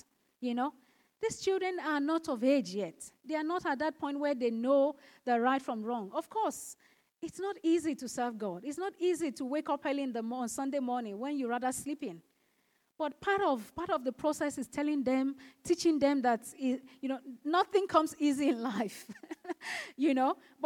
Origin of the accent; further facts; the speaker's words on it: Nigeria; My husband went back home in December. We are originally from Nigeria. And he went to visit my parents.